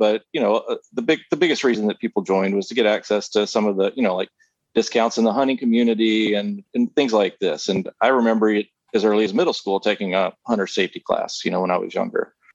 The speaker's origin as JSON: {"language": "English", "region": "the South", "country": "United States", "tie": "born or raised there", "said": "I mean, I'm from the South. I grew up in the South, born and raised. I grew up around guns, hunting, all these things."}